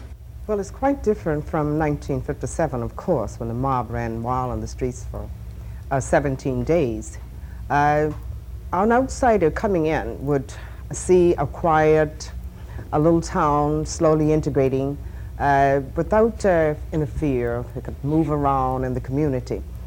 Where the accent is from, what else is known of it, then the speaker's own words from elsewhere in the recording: Arkansas, United States; And this is my home state. I have a desire to see things right in Little Rock and in Arkansas in general.